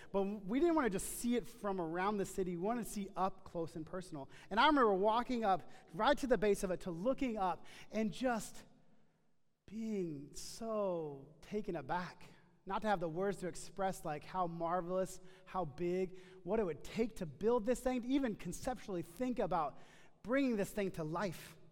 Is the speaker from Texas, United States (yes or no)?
yes; Texas, United States; I'm from Texas, and it exists, Paris, Texas.